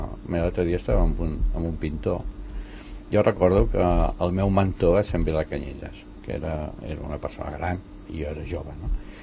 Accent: El Masnou, Catalonia, Spain; Jo no recordo el poble, jo soc de Masnou

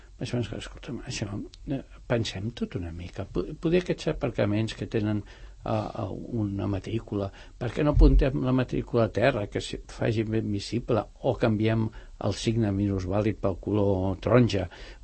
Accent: El Masnou, Catalonia, Spain; quan jo era petit i anava a Barcelona, jo sóc fill de Masnou, quan estudia a Barcelona als 13 anys

